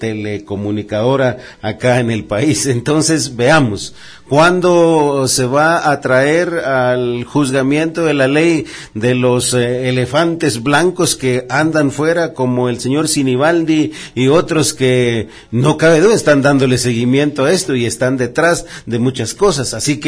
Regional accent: Guatemala; como guatemaltecos y como parte de la Guatemala profunda

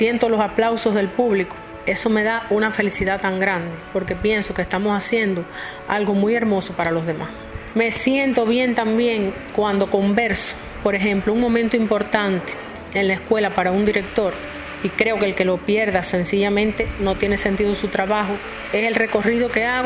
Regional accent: Maniabón, Holguín, Cuba; Quiero escribir los cuentos de Maniabón, que es mi tierra natal. Yo siento que tengo una deuda con mi pueblo, con mi familia.

